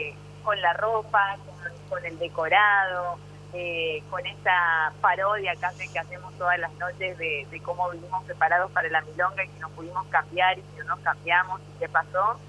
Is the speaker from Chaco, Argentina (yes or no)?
yes; Chaco, Argentina; con las que me crié en el Chaco, porque nos comunicábamos todo en el Chaco